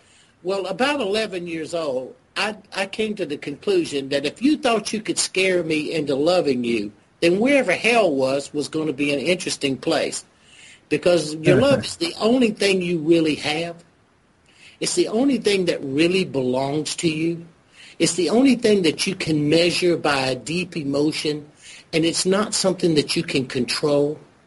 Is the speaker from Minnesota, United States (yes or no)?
no; South Carolina, United States; And I grew up in fundamentalism in South Carolina, and as most of you know, everybody goes to hell in South Carolina.